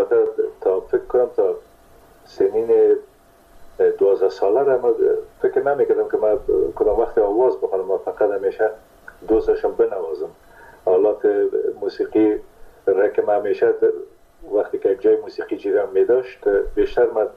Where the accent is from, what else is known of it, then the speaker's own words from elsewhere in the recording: Kunduz, Afghanistan; born there; در قندوز در اون زمانی که ما به دنیا آمدم، پدرم در اسپینزر قندوز مصروف ایفای وظیفه بوده و در اون زمان البته تا سنای 3 سالگی ما در قندوز بودیم، مکتب نرفتیم در قندوز